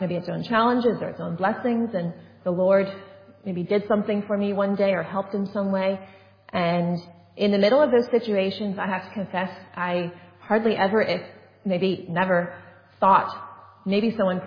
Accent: Northern Ireland, United Kingdom; because I'm from Northern Ireland

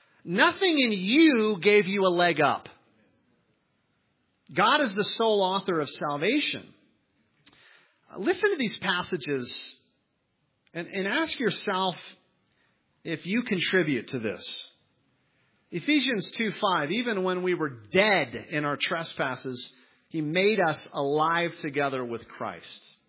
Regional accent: Minnesota, United States; I'm from Minnesota. I love the Minnesota Vikings, who have also lost four times in the Super Bowl and never won.

